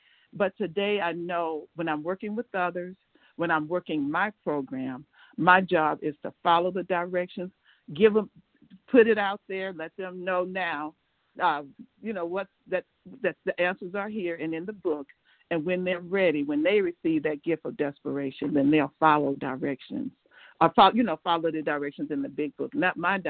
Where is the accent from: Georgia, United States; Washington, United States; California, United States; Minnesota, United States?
Georgia, United States; Atlanta; I'm from Metro Atlanta, Georgia.